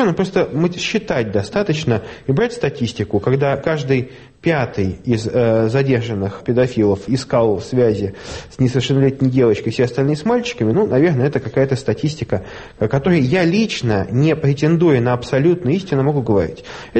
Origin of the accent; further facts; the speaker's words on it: Russia; Я как отец троих детей, как настоящий россиянин